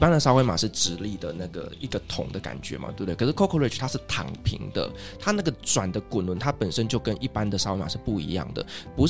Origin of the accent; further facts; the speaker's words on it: Taiwan; 我觉得如果说是我们台湾人的话